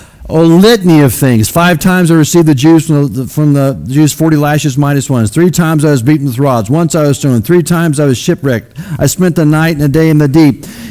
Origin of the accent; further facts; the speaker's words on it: United States; where I grew up in Shelby County, there were no black folk whatsoever. It was all white folk.